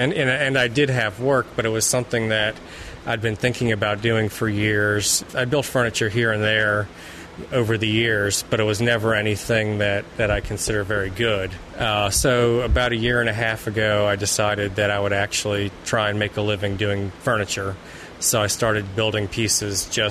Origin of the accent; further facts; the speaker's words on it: Charlottesville, Virginia, United States; I grew up in Charlottesville, and right now I'm trying to make a living building furniture.